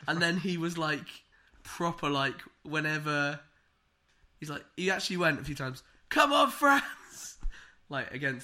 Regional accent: England, United Kingdom; because as an Englishman, I naturally feel superior

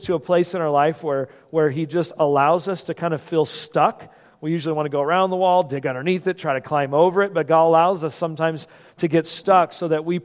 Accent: California, United States; I was from California and living in Washington State at the time.

